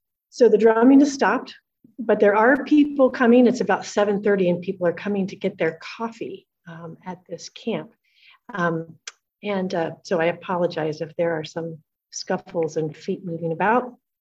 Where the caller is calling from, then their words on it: Seabeck, Washington, United States; I am Zooming from the Pacific Northwest in Seebeck, Washington, on the Puget Sound, very close to Canada.